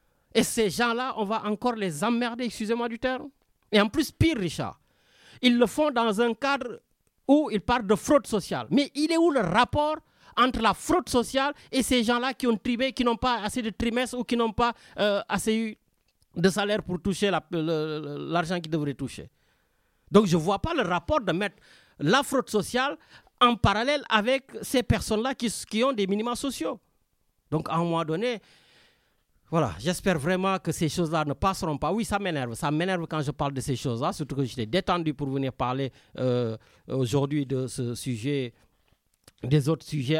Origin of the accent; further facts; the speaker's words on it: Senegal; c'est vrai, je suis Sénégalais